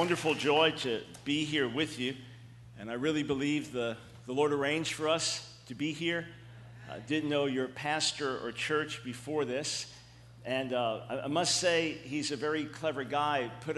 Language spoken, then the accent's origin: English; New York, United States; I'm from New York, and we're pretty quick from New York.